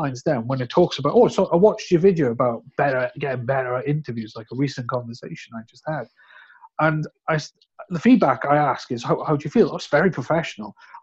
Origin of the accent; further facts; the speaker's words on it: Wales, United Kingdom; accent: Welsh; because they don't understand my Welsh accent mostly.